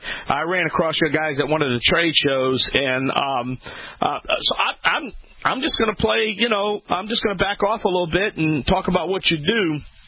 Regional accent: Louisiana, United States; I'm the Cajun man from the Bayou Land.

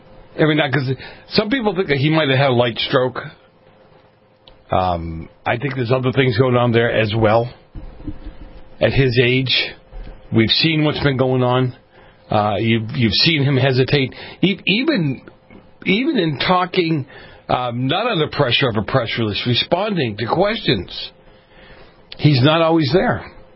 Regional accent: Boston, Massachusetts, United States; You know, I grew up in Boston, as some of you know. I grew up in a very mafia-influenced area.

